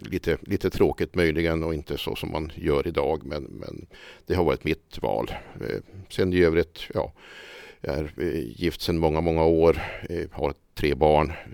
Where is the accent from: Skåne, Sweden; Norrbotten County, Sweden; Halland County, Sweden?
Norrbotten County, Sweden; Piteå; jag kommer från Piteå. Jag har bott där i stor del av mitt liv. Jag brukar säga det att jag har bott utanför min hemby i ungefär några år bara.